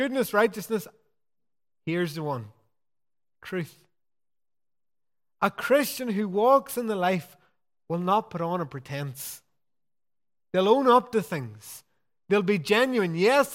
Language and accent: English; Pomeroy, Northern Ireland, United Kingdom; I come from Tyrone in a wee place called Pomeroy. And beside Pomeroy is another little village called Donoughmore.